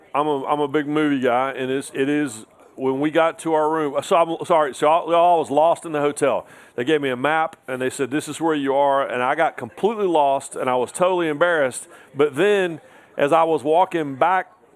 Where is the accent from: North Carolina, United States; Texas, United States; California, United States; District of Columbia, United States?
North Carolina, United States; Well, we had, I'm from North Carolina, we had … was from High Point.